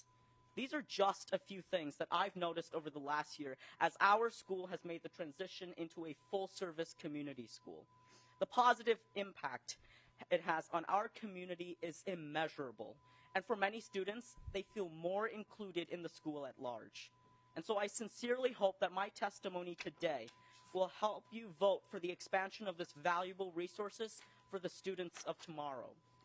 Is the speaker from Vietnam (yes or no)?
yes; Vietnam; now in Rochester, United States; As a first-generation immigrant from Vietnam